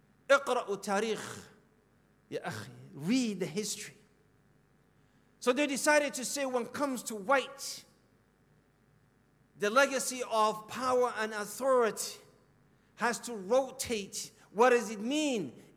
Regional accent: Somalia; Now look, I'm from Somalia. I'm from Somalia.

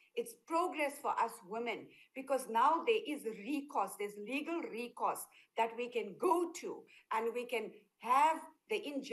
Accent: South Africa; because we're South African citizens, we follow the South African law.

